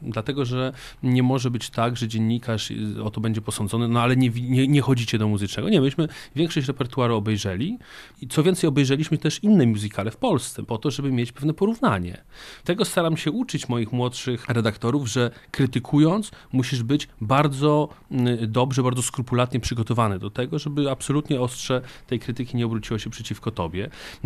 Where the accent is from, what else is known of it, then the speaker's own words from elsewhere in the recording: Zwierzyniec, Lublin Voivodeship, Poland; sam pochodzę ze Zwierzyńca i Zamość jest mi bardzo bliskim miastem